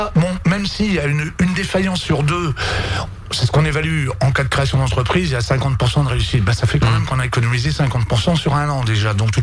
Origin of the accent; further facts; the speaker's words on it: Brittany, France; moi je suis breton à la base, donc on va jusqu'au bout des choses